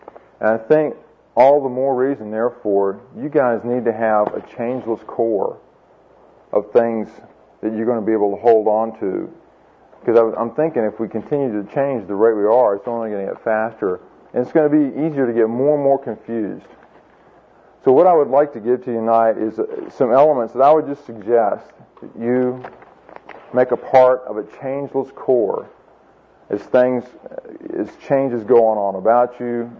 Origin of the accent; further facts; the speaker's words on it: Virginia, United States; I told you last night that I'm originally from Virginia, and I went to Virginia Tech.